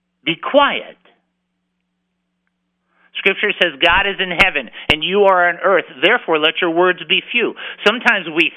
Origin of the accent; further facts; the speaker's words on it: California, United States; Now, I'm from California. I've only been in two big ones, real big ones.